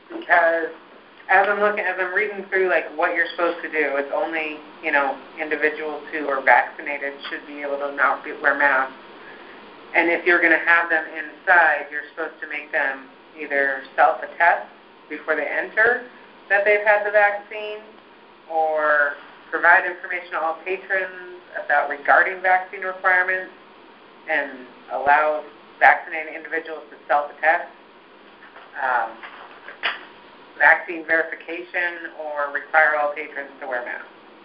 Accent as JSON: {"language": "English", "country": "United States", "said": "I'm an American, it's my right?"}